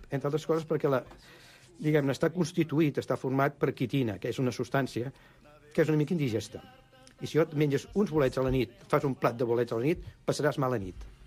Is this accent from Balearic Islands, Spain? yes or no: no; Girona, Catalonia, Spain; Jo que sóc de Girona